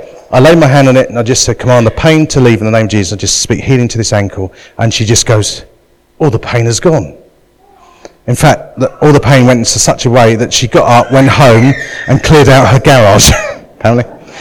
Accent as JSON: {"language": "English", "country": "United Kingdom", "said": "But we're very British."}